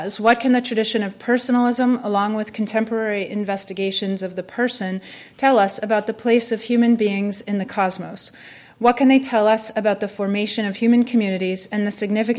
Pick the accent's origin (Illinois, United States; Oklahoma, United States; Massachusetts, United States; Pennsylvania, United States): Massachusetts, United States; Boston; one, I'm a person, and two, I'm from Boston.